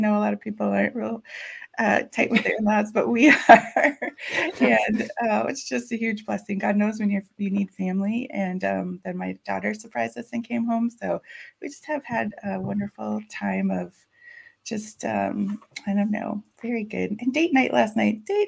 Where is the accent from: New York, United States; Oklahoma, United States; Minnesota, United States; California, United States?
Minnesota, United States; And I'm from Minnesota. Like, we get weather constantly changing.